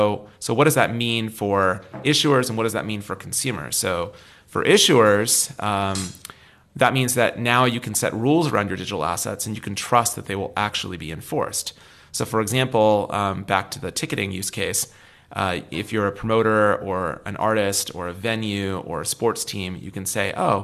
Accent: San Francisco, California, United States; born there; I am American. Mm-hmm. That is true. So I was born in San Francisco

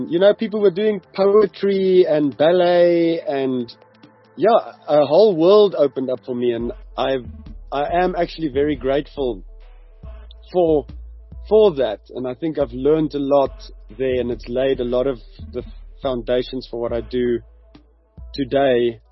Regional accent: Gauteng, South Africa; I grew up in the Moot. I went to a small-ish Afrikaans high school, primary school called Tuishersdal.

